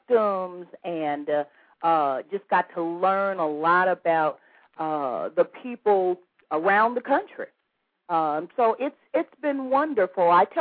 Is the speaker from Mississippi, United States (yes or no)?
yes; Chula, Mississippi, United States; also born or lived in Chicago / San Francisco; I am a native of Chula, Mississippi. That's spelled T, silent T, C-H-U-L-A. I grew up in Chicago, on the west side of Chicago